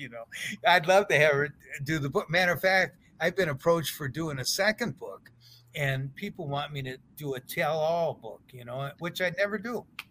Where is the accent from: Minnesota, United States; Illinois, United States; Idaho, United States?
Minnesota, United States; White Bear Lake; I'm a local guy. I said, you know, I'm from White Bear Lake, went to the University of Minnesota